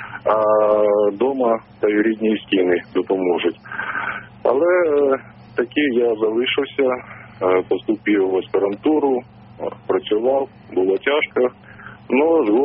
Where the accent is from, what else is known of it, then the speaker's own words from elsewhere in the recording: Uzbekistan; now in Kyiv, Ukraine; переді мною підстало питання, чи повертатися на батьківщину в Узбекистан, звідки я родом.